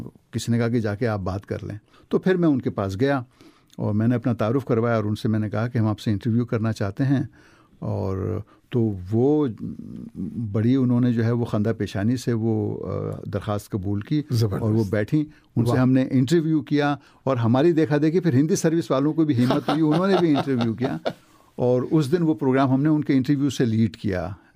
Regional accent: Karachi, Sindh, Pakistan; first language Pashto; Urdu is a second language; میں کراچی میں پلا بڑا, باوجود اس کے کہ میرے گھر میں کراچی میں بھی ہم پشتو میں ہی بات کرتے تھے اور ظاہر ہے گاؤں میں تو پشتو ہی بولتے تھے.

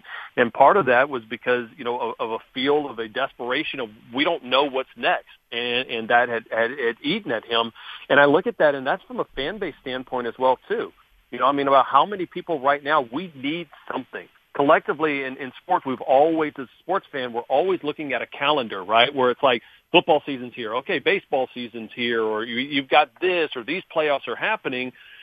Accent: Louisiana, United States; You know, we're all from Louisiana.

